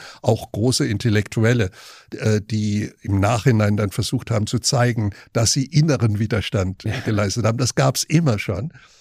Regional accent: Germany; Wenn wir rückblickend das alles betrachten, dann können wir als Deutsche heute das nur als Befreiung deuten.

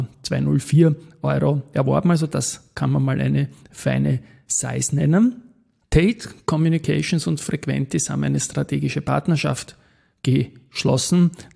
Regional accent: Austria; weil ich als Österreicher sonst nirgendwo so Trading-lastige Anbieterinnen und Anbieter auch sehe

